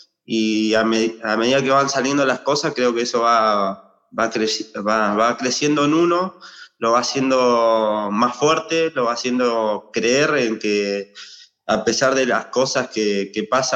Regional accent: Esquel, Chubut, Argentina; yo soy, bueno, ahí de Esquel, zonas aledañas a Esquel. Mi papá trabajaba en una chacra, que bueno, nosotros estamos acostumbrados por ahí a lo que era el trabajo rural con él

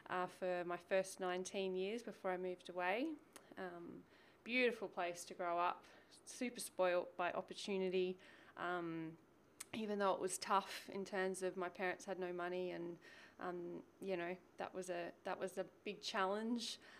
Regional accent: Sydney, New South Wales, Australia; I'm born and bred in Sydney. In actually North Sydney, Neutral Bay area. So a very affluent, yuppie, North Shore girl kind of scenario.

